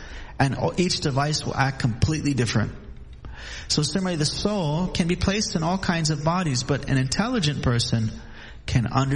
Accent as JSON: {"language": "English", "town": "Honolulu", "region": "Hawaii", "country": "United States", "tie": "born or raised there", "said": "So I began my journey. I grew up in Honolulu."}